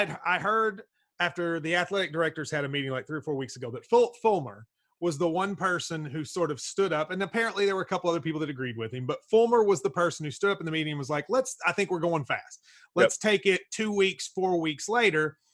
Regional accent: Kentucky-Tennessee border, United States; So I grew up on the Kentucky-Tennessee border. All my TV stations I got were Tennessee stations.

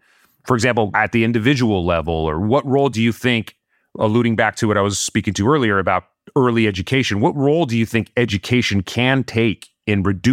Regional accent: California, United States; I don't want to out myself, but I am a Californian. I live in Los Angeles.

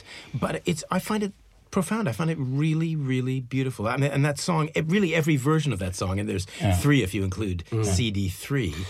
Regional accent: Manitoba, Canada; I can tell you. Because the Red River ran through my town, my hometown.

